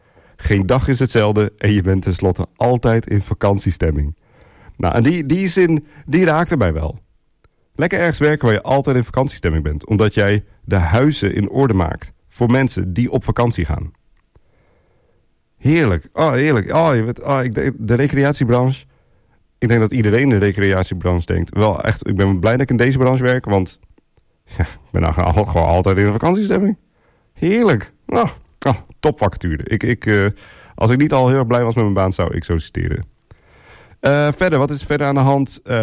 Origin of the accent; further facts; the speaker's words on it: Assen, Drenthe, Netherlands; En zeker een bluesfestival in Assen-Drenthe, waar ik vandaan kom, heb ik het wel eens over.